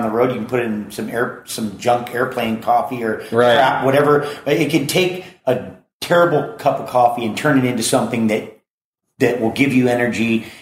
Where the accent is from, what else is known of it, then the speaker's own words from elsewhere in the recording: Hawaii, United States; See, I grew up in Hawaii.